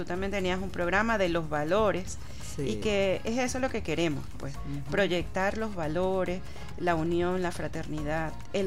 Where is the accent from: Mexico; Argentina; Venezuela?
Venezuela; nos reconocen que somos venezolanos, no solamente por el tono de voz ni la manera de hablar, sino la manera de actuar